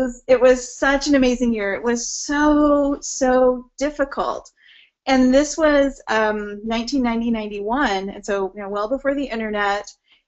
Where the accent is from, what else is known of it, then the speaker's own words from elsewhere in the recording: Oregon, United States; Well, so as you mentioned, I grew up in Oregon. So, very typical American life.